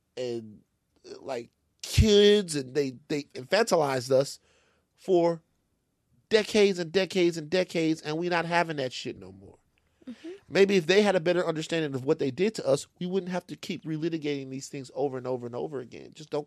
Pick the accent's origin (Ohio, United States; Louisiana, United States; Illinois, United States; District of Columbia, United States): Louisiana, United States; I'm like, yeah, I'm from Louisiana. And she goes, a polite Southern boy.